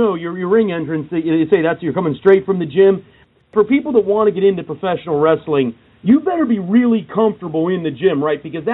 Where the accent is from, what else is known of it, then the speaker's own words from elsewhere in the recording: York, Pennsylvania, United States; I was very fortunate because I grew up in York, Pennsylvania, and we went to the Hershey Park Arena a lot.